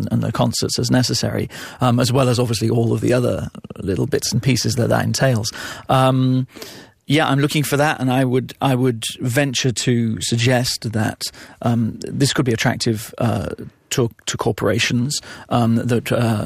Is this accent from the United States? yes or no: no; United Kingdom; now in Montreal, Canada; I'm British, you know, I sound very anglophone